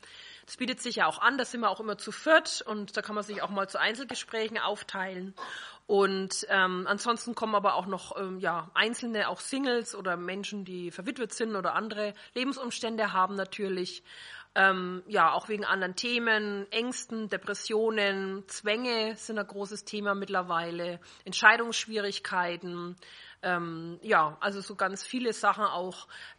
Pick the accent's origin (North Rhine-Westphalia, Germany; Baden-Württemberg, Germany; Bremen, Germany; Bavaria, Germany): Bavaria, Germany; Bayreuth; Und wir kommen aus Bayreuth